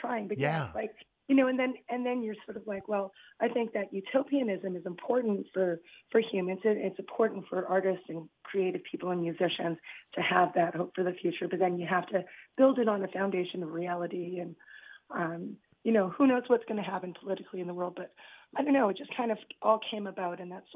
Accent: Canada; looking as a Canadian, and my mom is like an immigrant from Germany.

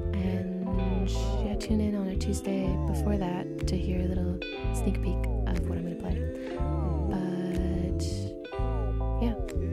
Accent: Calgary, Alberta, Canada; I'm from Calgary.

